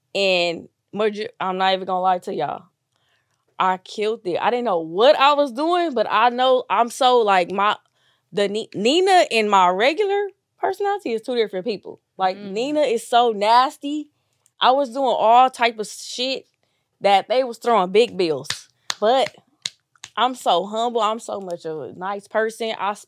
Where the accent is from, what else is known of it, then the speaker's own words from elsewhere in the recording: New Orleans, Louisiana, United States; I'm from New Orleans. I was born in New Orleans. So my whole family danced.